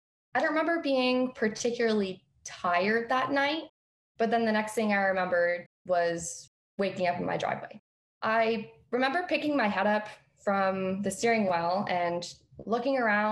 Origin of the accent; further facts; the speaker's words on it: Florida, United States; born there; I'm going to be sharing my story with you. All right. So growing up, I was born in Central Florida. My sister and I moved around a lot with my mother when we were kids.